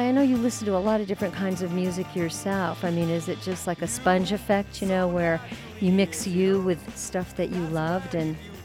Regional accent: New York, United States; And what I love about that song is, you know, I'm a New Yorker

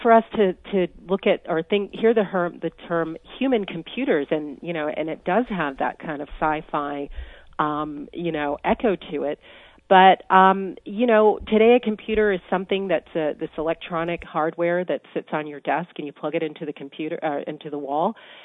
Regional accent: Hampton, Virginia, United States; So I grew up in Hampton, Virginia. It's about 3 hours driving from Washington, D.C. on the Virginia coast.

